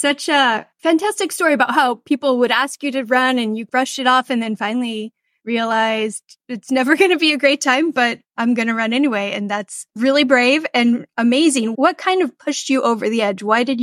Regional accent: Orem, Utah, United States; now in California, United States; because I grew up in Orem and now I'm in California

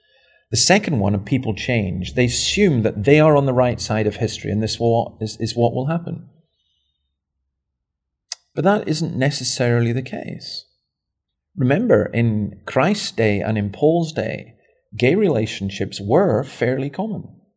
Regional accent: Scotland, United Kingdom; Well, not in Scotland, not in my home country.

